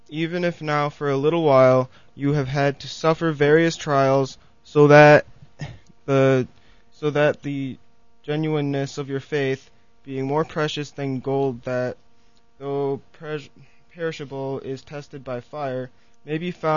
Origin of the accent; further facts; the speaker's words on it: Chicago, Illinois, United States; Chicago, Illinois.